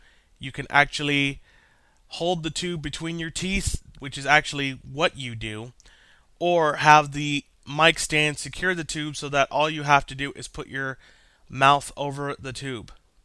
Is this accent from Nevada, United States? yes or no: no; Kenton, Ohio, United States; Hello everyone … I am from Kenton, Ohio.